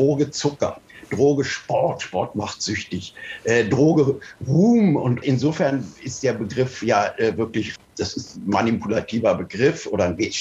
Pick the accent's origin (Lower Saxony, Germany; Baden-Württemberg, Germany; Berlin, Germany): Berlin, Germany; Ich muss mich als Berliner gegen verwehren, dass ich komme ja nun nicht aus einer Weingegend.